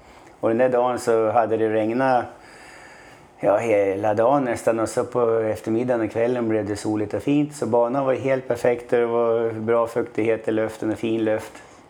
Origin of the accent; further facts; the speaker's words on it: Sundsvall, Västernorrland County, Sweden; jag är från Sundsvall då. 3 mil utanför Sundsvall. Och min pappa var jordbrukare, eller skogsbonde kan man säga.